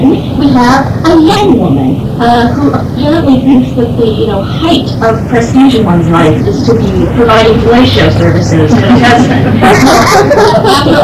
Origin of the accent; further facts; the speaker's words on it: United States; being an American is just a big red embarrassment.